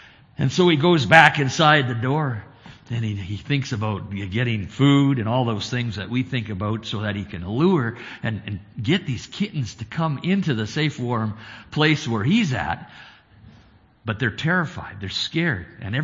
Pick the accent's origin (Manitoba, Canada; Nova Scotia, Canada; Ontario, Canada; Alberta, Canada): Alberta, Canada; I'm from Central Alberta, and I have four children and a wife, beautiful wife.